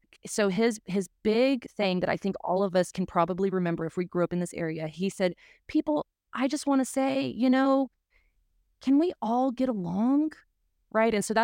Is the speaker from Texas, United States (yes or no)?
no; Mississippi, United States; You know, we grew up in South Mississippi, so we understand damage being through